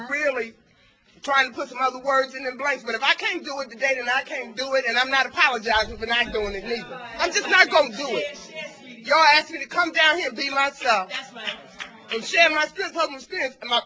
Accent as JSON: {"language": "English", "town": "Somerset", "region": "New Jersey", "country": "United States"}